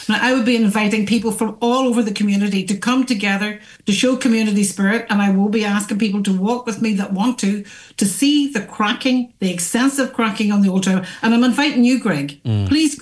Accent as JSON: {"language": "English", "town": "Letterkenny", "region": "Ulster", "country": "Ireland", "said": "I have a bigger picture here because I am from Letterkenny."}